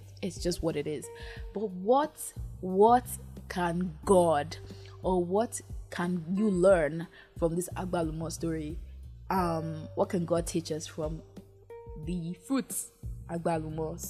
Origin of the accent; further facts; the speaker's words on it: Uyo, Akwa Ibom, Nigeria; now in Abuja, Nigeria; I live in Abuja, but I was born in Akwa Ibom State. And in Akwa Ibom State in Uyo, where I was born, where I used to live like my younger years